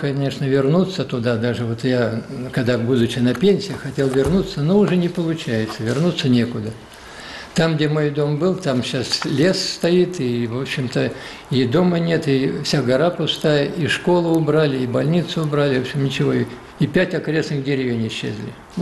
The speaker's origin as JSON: {"language": "Russian", "region": "Siberia", "country": "Russia", "tie": "born or raised there", "said": "Да, я сибиряк, я родом из леспромхоза. Родился, в общем-то, можно сказать, за огородом был лес, тайга."}